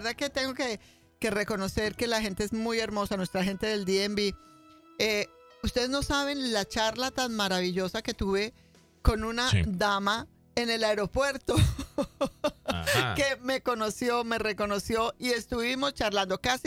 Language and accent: Spanish; Colombia; yo soy muy latina en este país, pero que aprendí que no era colombiana, sino colombianísima.